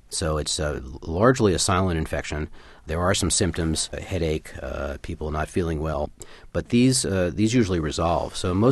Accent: New Jersey, United States; I'm from New Jersey. My wife is, so I hope my fellow New Jerseyans won't mind my poking fun at my own state.

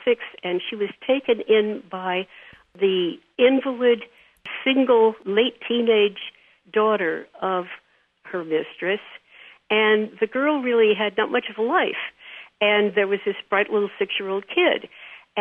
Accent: Midwest, United States; I think when I grew up in the Middle West many years ago

